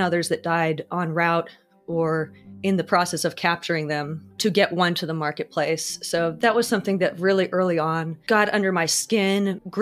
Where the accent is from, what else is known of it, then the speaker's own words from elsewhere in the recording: Jakarta, Indonesia; I grew up in Jakarta in Indonesia.